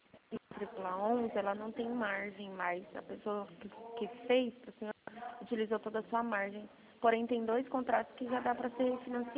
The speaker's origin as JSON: {"language": "Portuguese", "region": "São Paulo", "country": "Brazil", "said": "Eu sou do estado de São Paulo."}